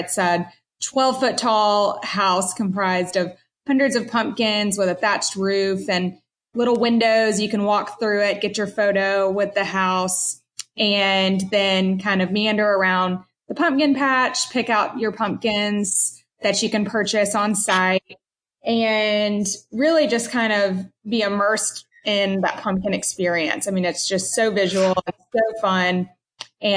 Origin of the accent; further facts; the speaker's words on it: Nashville, Tennessee, United States; My siblings and I were all born in Nashville. So we are born and raised Nashvillians, which is kind of rare these days.